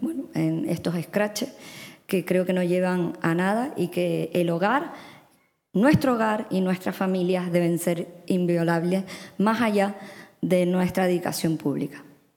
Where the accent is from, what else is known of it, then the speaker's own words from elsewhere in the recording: Canary Islands, Spain; siendo todos canarios